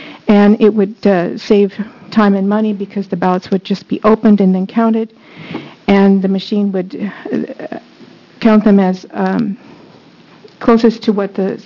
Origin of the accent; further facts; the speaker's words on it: Gresham, Oregon, United States; from Gresham, Oregon.